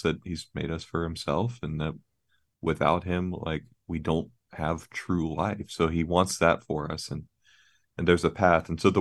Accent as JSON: {"language": "English", "country": "Bermuda", "tie": "born or raised there", "said": "I saw that sort of British version of that growing up in Bermuda."}